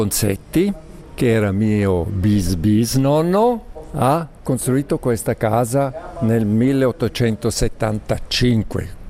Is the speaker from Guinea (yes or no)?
no; Graubünden, Switzerland; now in Poschiavo, Switzerland; Io sono dell'Engadina, no? E 10 anni fa ci siamo trasferiti in questa bella casa.